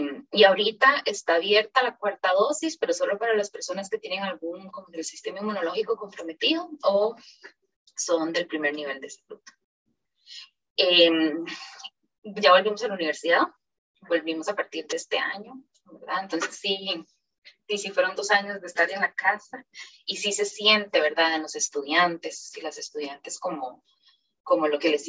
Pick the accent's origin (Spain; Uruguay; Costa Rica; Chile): Costa Rica; San José; born there; nací el 9 de mayo de 1989 y nací en San José, en el Carmen de San José, en el Hospital Calderón Guardia.